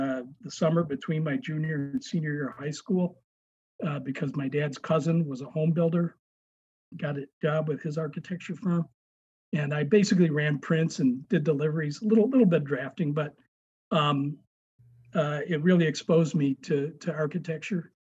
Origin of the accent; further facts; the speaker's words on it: Oak Park, Illinois, United States; I ended up getting a job with a school firm about 35 miles outside of Chicago in Elgin, Illinois. Growing up in Oak Park, I'd heard of Elgin.